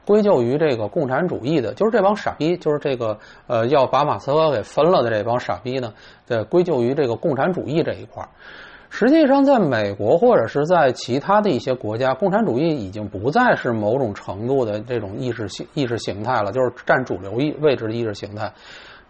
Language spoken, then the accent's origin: Chinese; China; 我们中国人最理解这事儿